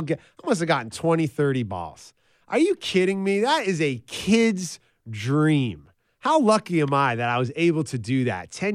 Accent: New York City, New York, United States; I'm a kid from New York City. My wife grew up in the mountains of Utah.

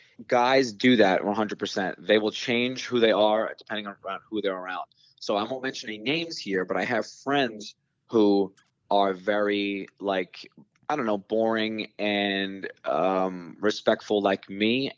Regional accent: Staten Island, New York, United States; But also growing up on Staten Island, when I would leave the house dressed kind of nice

